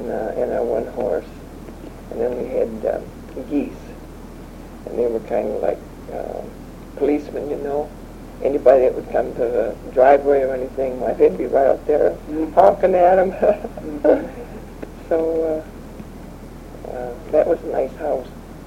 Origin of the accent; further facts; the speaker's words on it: Northville, Michigan, United States; also born or lived in Fenville; No, I was born in Fenville, Michigan. Mm-hmm. And we came here in 1911. I was 3 years old at the time